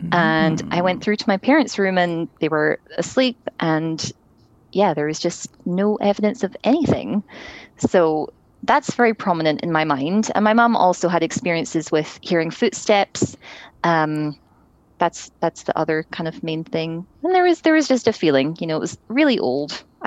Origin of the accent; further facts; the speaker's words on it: Scotland, United Kingdom; I grew up in Scotland, as you may be able to tell.